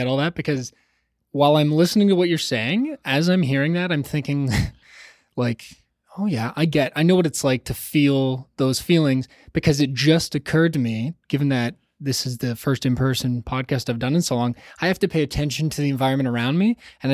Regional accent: Toronto, Ontario, Canada; I grew up in Toronto too.

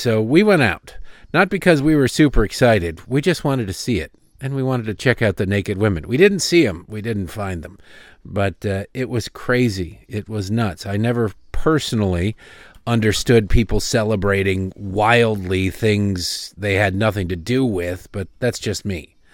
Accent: Detroit, Michigan, United States; I'm originally from Detroit.

